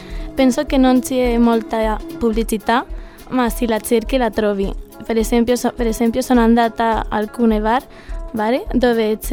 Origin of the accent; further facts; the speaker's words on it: Madrid, Community of Madrid, Spain; Italian is a second language; now in Cagliari, Italy; De Spagna, Madrid.